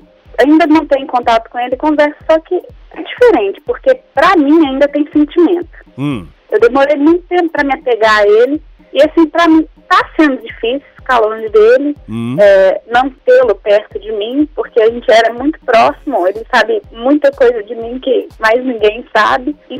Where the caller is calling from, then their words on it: Belo Horizonte, Minas Gerais, Brazil; Belo Horizonte.